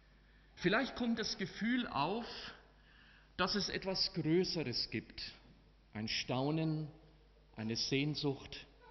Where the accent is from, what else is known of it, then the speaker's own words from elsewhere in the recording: Bavaria, Germany; in den oberfränkischen Wäldern meiner Heimat, im Frankenwald, im Zonengrenzgebiet damals.